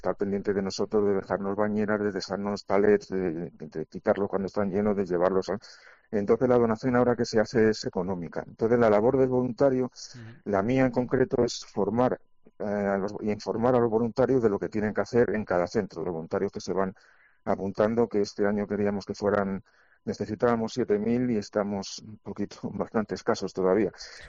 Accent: Community of Madrid, Spain; Somos de Madrid, en concreto yo vivo en Villaviciosa de Odón

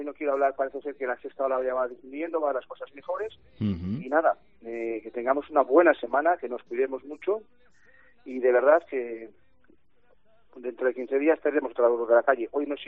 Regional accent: Spain; orgullosos de ser lo que somos españoles

